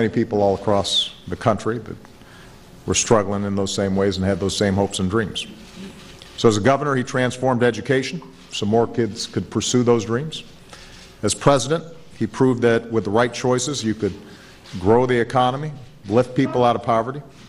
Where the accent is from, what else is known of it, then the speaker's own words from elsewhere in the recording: Hawaii, United States; including one kid with a funny name growing up in Hawaii